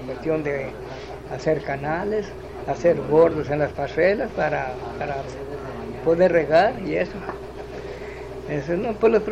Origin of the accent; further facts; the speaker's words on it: Sancho Román, Zacatecas, Mexico; also born or lived in Tepechitlán; yo nací en Tepechtlán, pero me crié en Sancho Román.